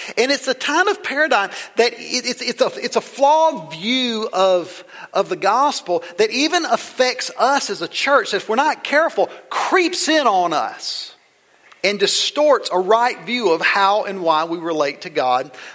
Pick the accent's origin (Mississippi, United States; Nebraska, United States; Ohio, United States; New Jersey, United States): Mississippi, United States; I grew up in South Mississippi, so I grew up fighting this idea that that there's a way that you just ought to grow up to live.